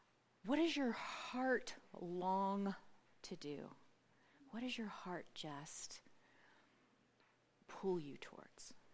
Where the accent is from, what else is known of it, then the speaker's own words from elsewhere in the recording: Ketchikan, Alaska, United States; You probably already figured that out. And I'm from Ketchikan.